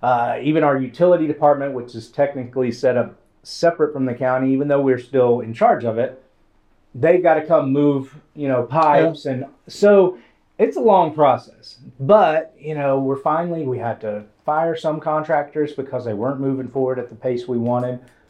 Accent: Rome, Georgia, United States; also born or lived in Kennesaw; I grew up in Northwest Georgia. I kind of have two hometowns, Rome, Georgia.

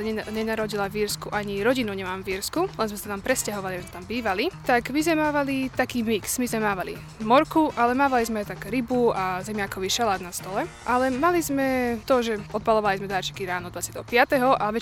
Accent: Ireland; Ja som z Írska.

